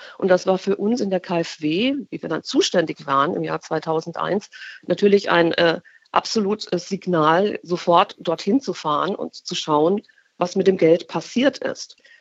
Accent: Bavaria, Germany; Ich selbst habe eine Westbiografie. Ich bin im Zonenrandgebiet aufgewachsen, auf bayerischer Seite.

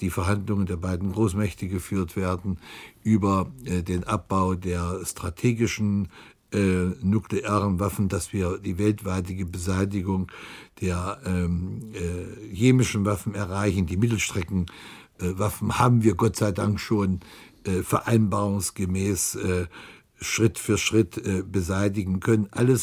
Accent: Germany; Und für uns als Deutsche ist das Wichtigste, dass wir unsere Einbettung in das europäische Schicksal zu keiner Zeit vergessen.

